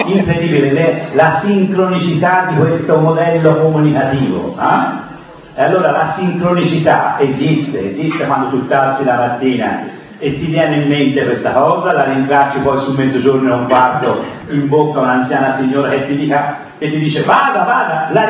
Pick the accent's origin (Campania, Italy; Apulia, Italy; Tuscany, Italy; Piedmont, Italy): Tuscany, Italy; Florence; Devo essere sincero, da buon fiorentino ho proprio detto